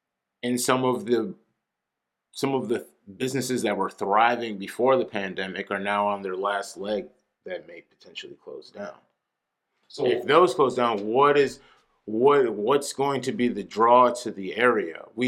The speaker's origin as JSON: {"language": "English", "town": "Kenosha", "region": "Wisconsin", "country": "United States", "tie": "born or raised there", "said": "I would love to feel like no one is, but to me, as just a lifelong citizen, I've born and raised in Kenosha, Wisconsin."}